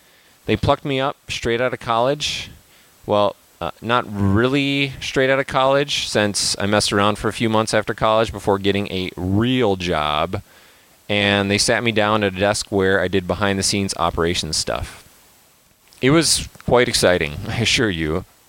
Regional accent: St. Paul, Minnesota, United States; also born or lived in Madison, Wisconsin; now in -; I grew up in St. Paul, Minnesota, in a traditional family where I was the youngest of two kids.

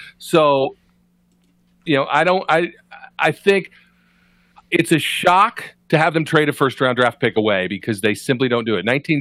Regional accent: Ohio, United States; even though I'm from Ohio, I tend to be from Missouri when I'm talking about things that I need to see.

